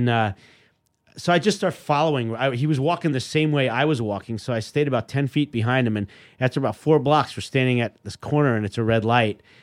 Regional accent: Queens, New York, United States; Like where we grew up in Queens at the time.

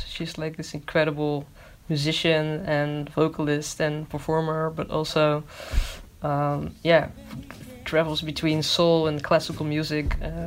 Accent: Ghana; because I'm Ghanaian

